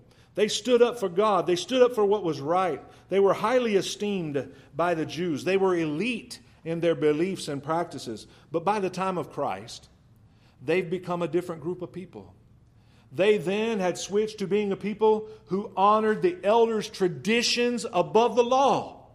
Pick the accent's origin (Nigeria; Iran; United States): United States; Kansas; now in Texas, United States; I grew up in Kansas. I told you everybody up there says, you guys